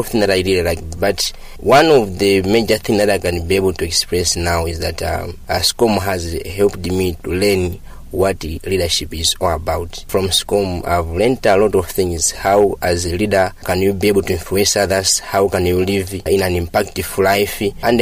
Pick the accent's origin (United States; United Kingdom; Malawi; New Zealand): Malawi; Kasungu, Central Region; I'm from Kasungu.